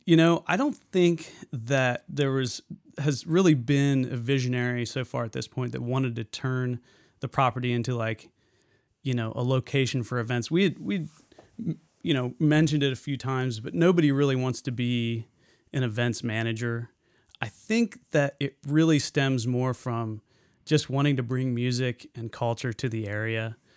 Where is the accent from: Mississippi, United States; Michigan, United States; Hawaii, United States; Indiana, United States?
Indiana, United States; Richmond; my brother and myself … And we grew up in Richmond. And we're teenagers at one point in Richmond and adults.